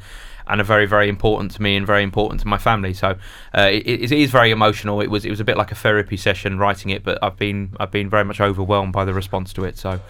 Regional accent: Leytonstone, London, United Kingdom; born there; I was born in Leightonstone. They were my local team.

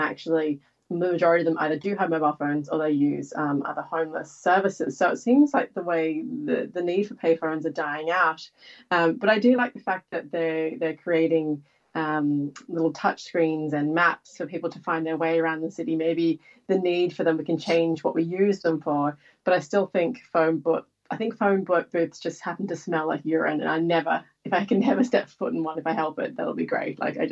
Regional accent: Sydney, New South Wales, Australia; I'm from Sydney, where everything is torn down and ripped up every 5 years

